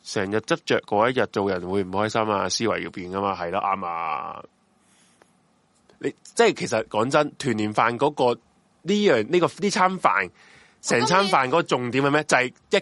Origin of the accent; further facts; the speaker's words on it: Malaysia; 不是，我都是大马人，所以明白个情况。